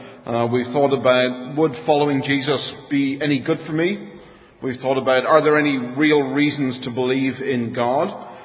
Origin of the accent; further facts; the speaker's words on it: Ireland; I come from Ireland.